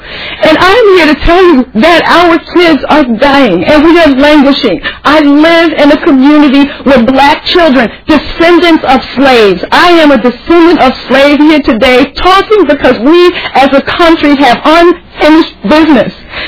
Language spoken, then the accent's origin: English; United States; As a mother, as a member of Bail, as an American, as a black woman